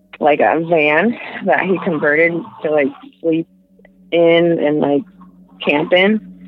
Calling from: Santa Barbara, California, United States; I'm from Santa Barbara.

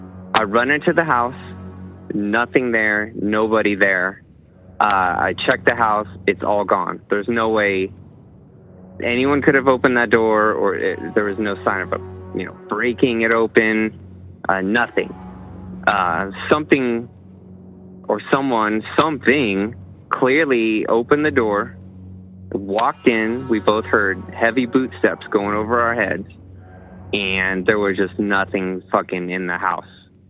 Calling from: San Diego, California, United States; from San Diego.

